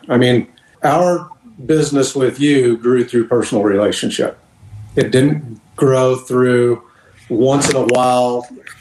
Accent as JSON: {"language": "English", "town": "Hays", "region": "Kansas", "country": "United States", "tie": "born or raised there", "said": "And he owned a bear alignment garage in my hometown. And he took me under his wing, and I'd go to Indy every year as a kid. Vern Herman owned a shop in Hayes, Kansas."}